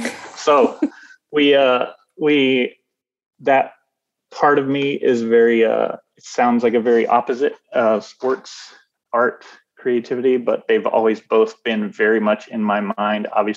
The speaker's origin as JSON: {"language": "English", "region": "Kansas", "country": "United States", "tie": "born or raised there", "also_born_or_lived": "Indiana", "said": "I didn't live in any big places, like Denver a little bit, but like I grew up in Kansas and Indiana."}